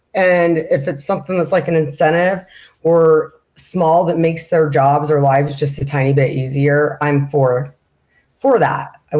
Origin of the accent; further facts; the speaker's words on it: Soda Springs, Idaho, United States; I am from Soda Springs, Idaho, where I was born and raised. I moved to Pocatello shortly after high school